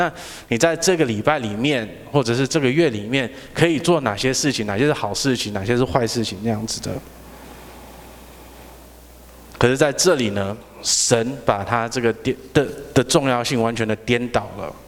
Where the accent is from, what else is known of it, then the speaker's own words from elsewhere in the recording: Taiwan; 对我们台湾人来讲